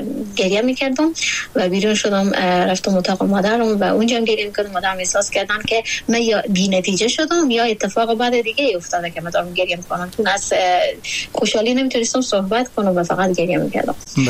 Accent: Afghanistan

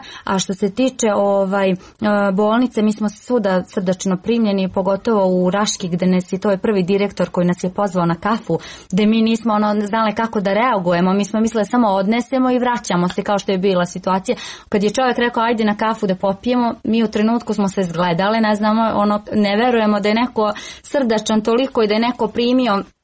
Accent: Novi Pazar, Raška District, Serbia; kod nas u Novom Pazaru kaže se koliko ti je nafake, toliko će ti biti

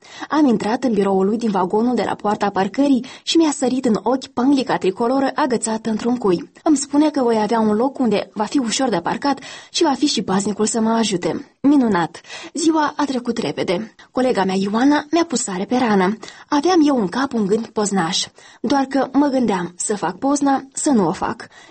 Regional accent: Romania; ca o româncă adevărată, cu acte în regulă

